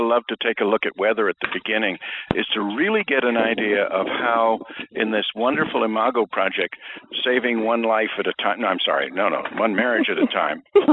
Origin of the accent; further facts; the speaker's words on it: Boston, Massachusetts, United States; I'm from Boston.